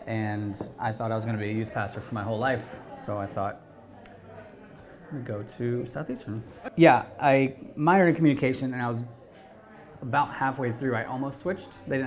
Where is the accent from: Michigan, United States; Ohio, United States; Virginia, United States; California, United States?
Virginia, United States; Gloucester; I did most of my growing up in Virginia, in Gloucester, Virginia.